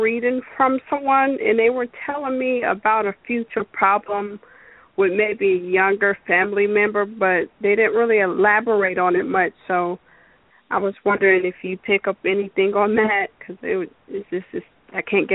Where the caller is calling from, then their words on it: Georgia, United States; I'm calling from Georgia.